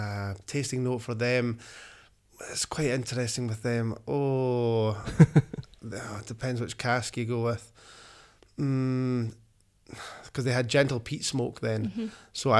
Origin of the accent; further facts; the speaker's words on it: Bowmore, Scotland, United Kingdom; But I'm from Bemore